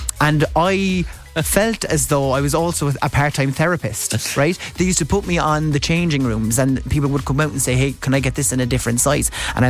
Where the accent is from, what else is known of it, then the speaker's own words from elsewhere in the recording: Ireland; And I'm Irish. I've pork and onion skin.